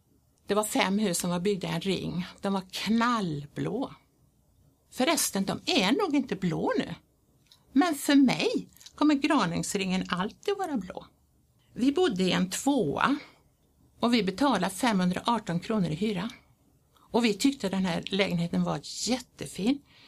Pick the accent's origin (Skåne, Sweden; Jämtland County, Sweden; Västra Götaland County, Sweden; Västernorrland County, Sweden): Västra Götaland County, Sweden; Svenljunga; now in Tyresö, Sweden; Vi hade ju tänkt att flytta tillbaka ner där vi kom ifrån. Både min man och jag, vi är från Svenljunga som ligger söder om Borås.